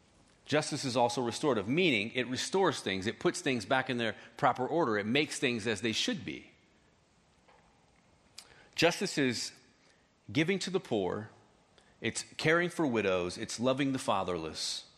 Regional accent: Marietta, Georgia, United States; I'm a white guy growing up in Marietta. I grew up in a predominantly African American neighborhood

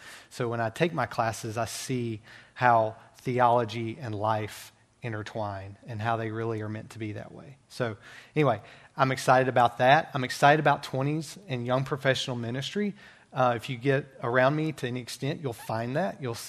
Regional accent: Birmingham, Alabama, United States; moved away as an adult; I came from Birmingham, Alabama. My wife and I moved here this summer, have some fans of Birmingham, it's a good thing.

